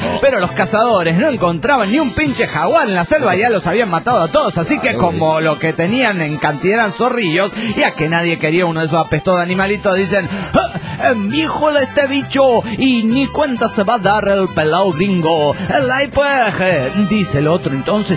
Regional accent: Cochabamba, Bolivia; de Cochabamba, Bolivia.

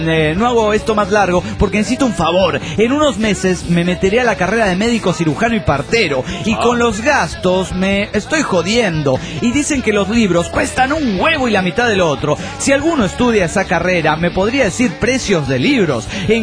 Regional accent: La Plata, Buenos Aires Province, Argentina; Soy el mítico de La Plata, Argentina.

